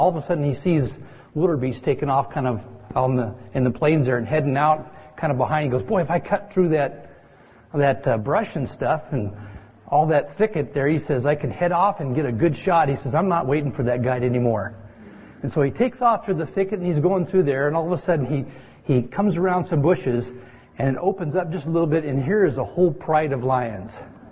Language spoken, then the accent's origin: English; California, United States; I grew up in Modoc County, and it's a very sparsely populated county, very much like Trinity County, and enjoyed growing up hunting and fishing.